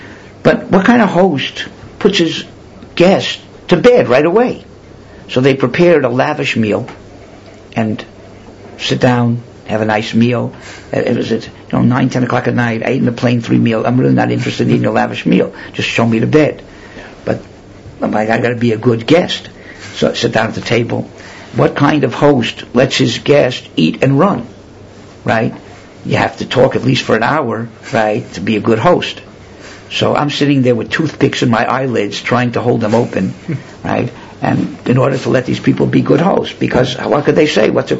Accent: Miami, Florida, United States; When I was a teenager, and I grew up in Miami

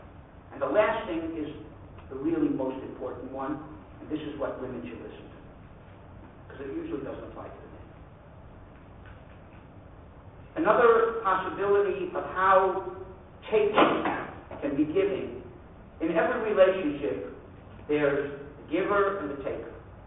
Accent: Miami, Florida, United States; I grew up in Miami, and he used to spend his winters in Miami.

